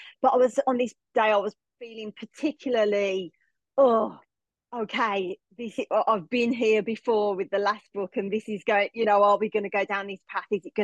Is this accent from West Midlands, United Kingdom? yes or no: yes; Birmingham, West Midlands, United Kingdom; accent: Birmingham; now in Redlands Coast, Australia; thicker and thicker in the Birmingham accent. So everywhere I go, it's kind of like, oh, you know, where are you from? You're from the UK. And like the accent always gets picked up, but it's not going anywhere.